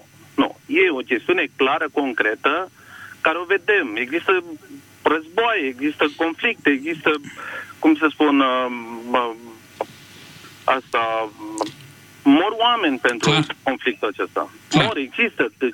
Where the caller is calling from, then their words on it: Bucharest, Romania; vă sunt din București.